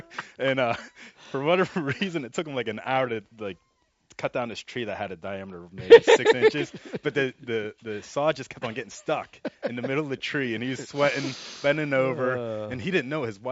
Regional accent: Pennsylvania, United States; I'm from Pennsylvania, so I had to, you know

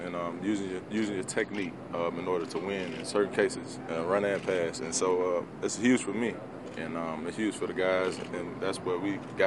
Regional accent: Florida, United States; I grew up in Florida, man. I had 18 years to go out and walk on the sand and beach sand and stuff.

